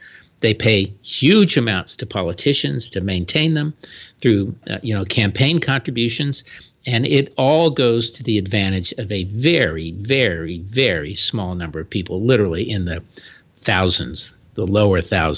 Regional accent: Florida, United States; Many of them down in my home state of Florida, the FanJul brothers are the kind of the biggest users of these subsidies.

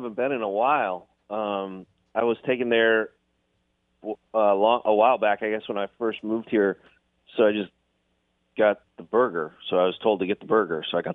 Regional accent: Colorado, United States; Yeah, yeah, I grew up in Colorado.

